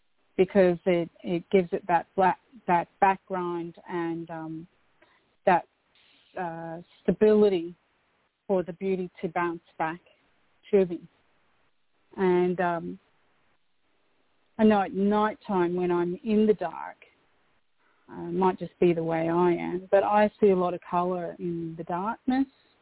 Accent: Scotland, United Kingdom; being Scottish, we always grew up with soccer, football.

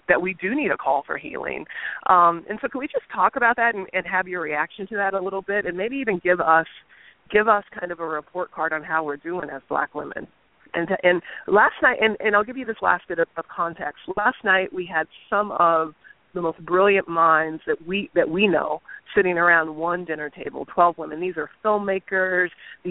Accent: California, United States; it's cool and very California-like, which we're from California, and we are very cool.

